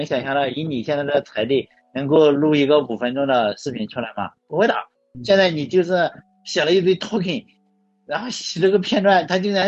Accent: China; 我觉得中国的水平，我们中国人有牛逼的。

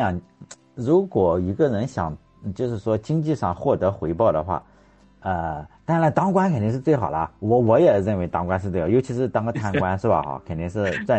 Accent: Shandong, China; 因为我是山东的嘛，我们这边都是考公务员呀

